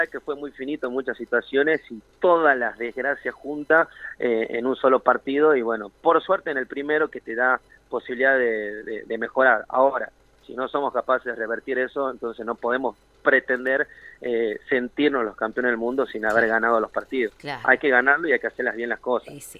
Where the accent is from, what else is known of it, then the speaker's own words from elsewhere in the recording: Argentina; somos argentinos, tenemos mucha confianza